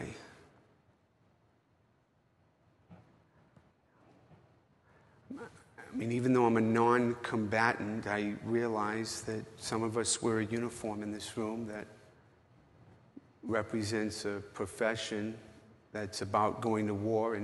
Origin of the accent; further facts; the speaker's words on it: Boston, Massachusetts, United States; I mean, you know, I'm from Boston, for crying out loud.